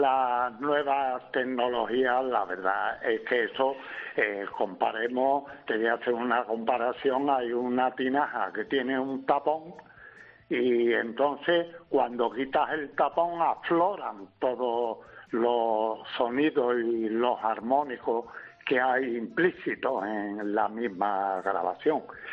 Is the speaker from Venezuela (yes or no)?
no; Seville, Andalusia, Spain; Nosotros escuchábamos de pequeño flamenco porque en Sevilla el flamenco está presente en todos lados.